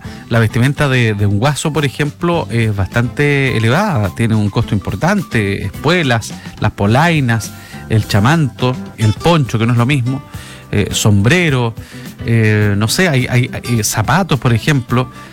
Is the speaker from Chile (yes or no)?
yes; Chile; Creo que dentro de las cosas fundamentales como chileno es aprender a bailar nuestro baile nacional.